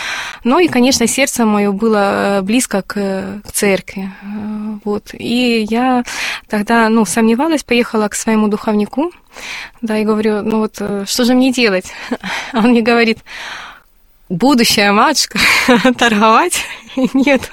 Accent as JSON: {"language": "Russian", "town": "Stakhanov", "region": "Luhansk Oblast", "country": "Ukraine", "tie": "born or raised there", "said": "Вот, я родилась в Стаханове, выросла там."}